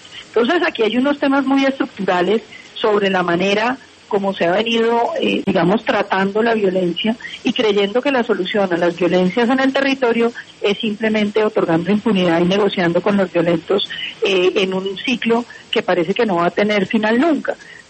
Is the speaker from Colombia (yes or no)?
yes; Colombia